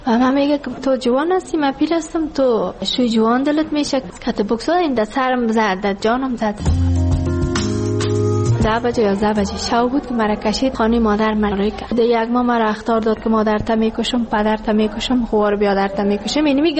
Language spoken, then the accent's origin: Persian; Ghazni, Afghanistan; now in Kabul, Afghanistan; که ما کابل اومده از غزنی هستیم